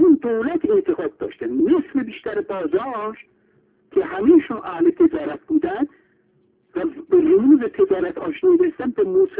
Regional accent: Iran; now in Venezuela; ما که ایرانی هستیم و اهل ونزوئلا هستیم

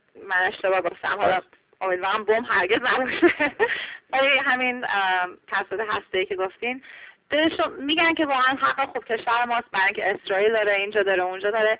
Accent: Iran; now in Washington, United States; خب من تو واشنگتن دی سی زندگی میکنم و اینو همیشه هر گوشه کنار هر جایی که بشنین بگی من ایرانی هستم

